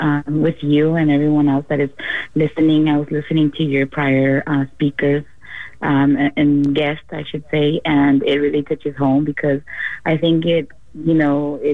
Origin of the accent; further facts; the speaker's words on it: Greenville, California, United States; now in California, United States; being a Latina, growing up in Greenville, which is right in the heart of the Salinas Valley